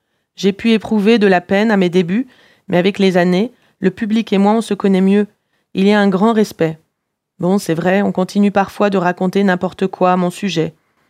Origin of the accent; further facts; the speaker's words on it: Paris, Île-de-France, France; now in Los Angeles, United States; si l'on me demandait de dire d'où je viens, je dirais que je suis parisienne. C'est là où je me suis construite, où sont mes amis et ma famille.